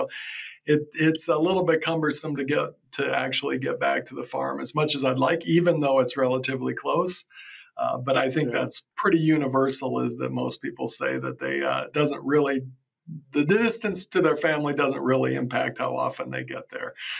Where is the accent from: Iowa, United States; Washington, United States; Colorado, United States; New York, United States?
Iowa, United States; I grew up in Iowa on a corn and soybean farm there.